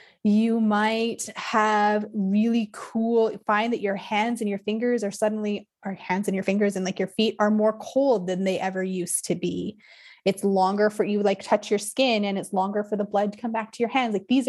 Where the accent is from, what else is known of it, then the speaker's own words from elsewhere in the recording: British Columbia, Canada; I grew up in the Kootenays.